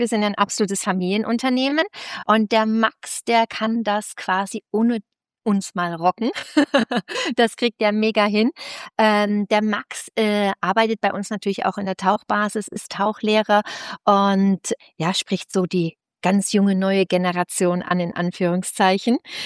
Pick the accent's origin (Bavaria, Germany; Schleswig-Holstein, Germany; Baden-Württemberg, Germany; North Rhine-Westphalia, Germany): Bavaria, Germany; Augsburg; wir kommen aus Augsburg, es liegt direkt um die Ecke